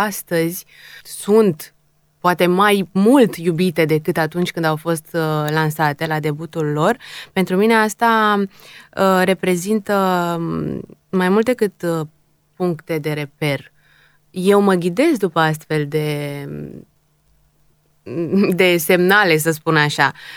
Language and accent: Romanian; Dobruja, Romania; eu mă mândresc cu faptul că sunt dobrogeancă jet-beget, adică n-am venit de nicăieri, nu sunt nici moldoveancă venit aici. Aici m-am născut, într-adevăr, din străbunicii mei tătari. Tatăl meu este persan și iată, eu sunt dobrogeancă.